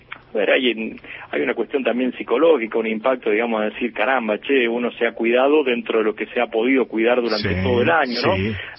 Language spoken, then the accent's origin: Spanish; Porteña, Córdoba, Argentina; born there; Nací en Porteña, un pequeño pueblo del este provincial de 5.000 habitantes